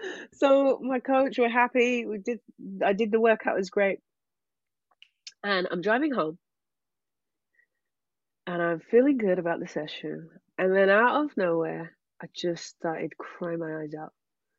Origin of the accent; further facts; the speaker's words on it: United Kingdom; My base was in Los Angeles, but I'm from Great Britain.